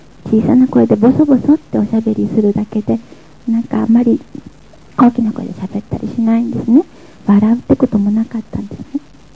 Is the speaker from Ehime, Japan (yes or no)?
no; Kanazawa, Ishikawa, Japan; 私は金沢で生まれて育ったんですけど